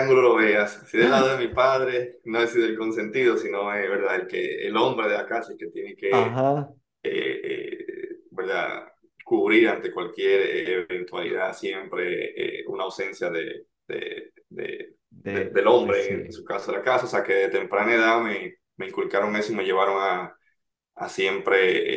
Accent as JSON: {"language": "Spanish", "town": "Santo Domingo", "region": "Distrito Nacional", "country": "Dominican Republic", "tie": "born or raised there", "also_born_or_lived": "Santiago, Dominican Republic", "said": "Crecí en Santo Domingo y viví un año en Santiago. La verdad hice el sexto grado del colegio en Santiago por un tema de coyuntural, de trabajo de mi padre. Y nos mudamos allá, pero luego retornamos a Santo Domingo."}